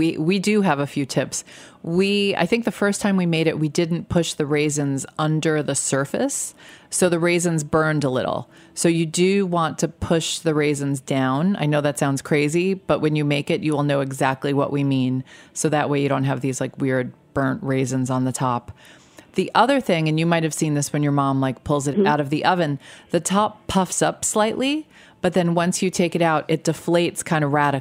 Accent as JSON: {"language": "English", "region": "New York", "country": "United States", "tie": "born or raised there", "said": "I'm embarrassed that I grew up in New York and never had this before."}